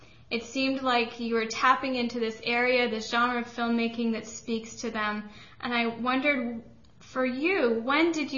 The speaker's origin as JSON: {"language": "English", "town": "Toronto", "region": "Ontario", "country": "Canada", "tie": "born or raised there", "said": "She has her master's in business administration from York University in my hometown, Toronto."}